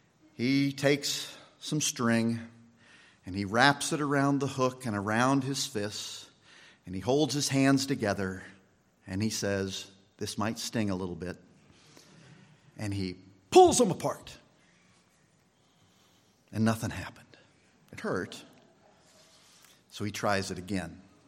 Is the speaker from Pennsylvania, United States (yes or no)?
no; Winchester, Kansas, United States; growing up in Winchester, Kansas, I had a beloved RP doctor there.